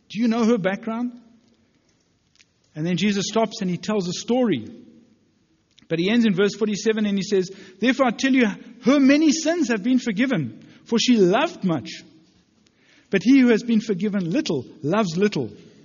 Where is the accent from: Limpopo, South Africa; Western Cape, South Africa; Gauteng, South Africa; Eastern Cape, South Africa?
Gauteng, South Africa; Johannesburg; We come from Johannesburg. We have hundreds of friends there. I came here knowing very few people.